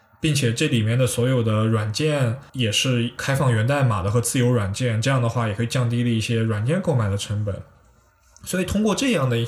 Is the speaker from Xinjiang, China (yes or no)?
yes; Xinjiang, China; 但是我家乡一些地方可能南疆相当于来说是比较贫困的